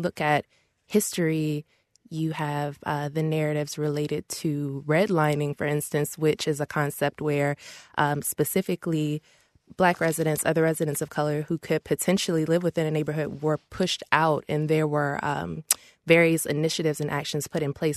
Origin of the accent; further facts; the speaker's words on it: the South, United States; I was born and raised in the South. Even moving to the Midwest here, figuring out, you know, my place, where I belong